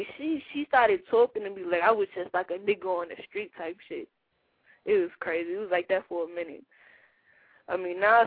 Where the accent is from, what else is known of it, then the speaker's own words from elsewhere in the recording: New York, United States; also born or lived in South Carolina; I legally couldn't get a job in the state of South Carolina because we're from New York. If we had been in New York, it would have been different.